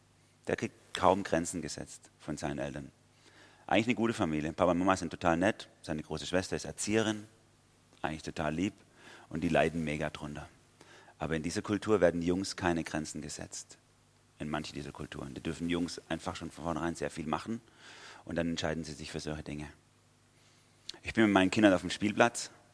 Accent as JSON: {"language": "German", "town": "Karlsruhe", "region": "Baden-Württemberg", "country": "Germany", "said": "ich komme aus Karlsruhe, bei uns in der Stadt ist es schon, gibt es in der Stadt über 6000 Türken allein und noch tausende von anderen."}